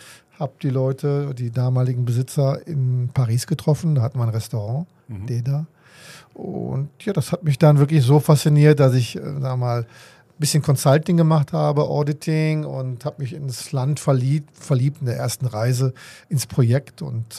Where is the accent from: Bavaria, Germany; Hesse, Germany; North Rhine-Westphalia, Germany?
North Rhine-Westphalia, Germany; Bad Honnef; moved away as an adult; now in Georgia; Also ich komme nicht gebürtig aus Georgien, aber lebe schon 11 Jahre dort.